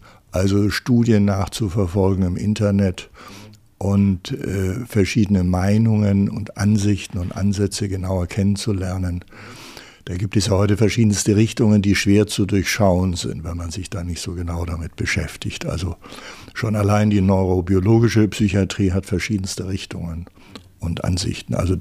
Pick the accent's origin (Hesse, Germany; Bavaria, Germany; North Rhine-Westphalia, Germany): Bavaria, Germany; Nuremberg; Also ich bin Nachkriegskind, bin 1948 geboren in Nürnberg, ländlich am Stadtrand